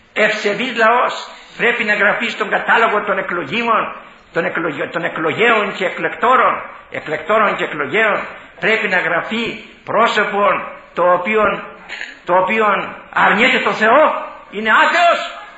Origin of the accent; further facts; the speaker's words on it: Greece; Εφτάσαμε κι εμείς σε αυτήν κατάσταση να πούμε: «Ντρεπόμεθα γιατί είμαι Έλληνες!»